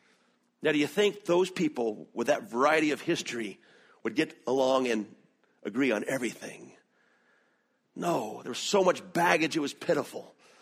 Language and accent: English; the South, United States; accent: Southern; Literally, I was raised Southern Baptist in the South. We all had the same Southern accent.